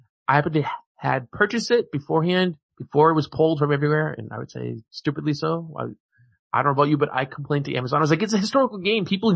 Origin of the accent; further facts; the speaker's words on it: Virginia, United States; born there; I live in the North. I'm going to call it the American Civil War. I was born in Virginia.